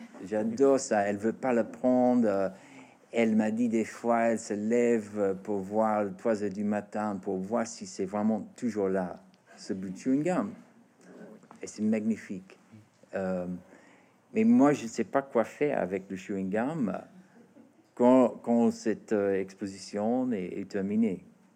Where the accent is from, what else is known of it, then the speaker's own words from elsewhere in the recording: Australia; French is a second language; c'est exactement comme une sculpture où j'ai grandi en Australie